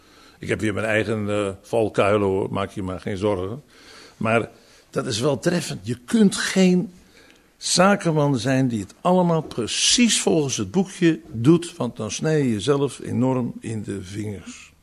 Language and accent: Dutch; Zaandam, North Holland, Netherlands; Ik herinner me als klein kind in Zaandam dat ik ook met zo'n lampionnetje heb gelopen.